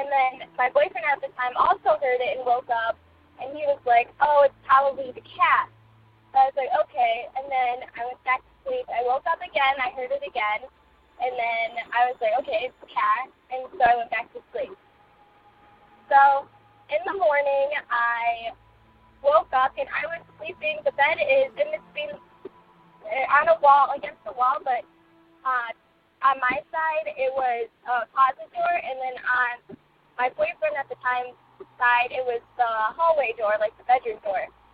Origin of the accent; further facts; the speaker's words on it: Ohio, United States; I'm from Ohio.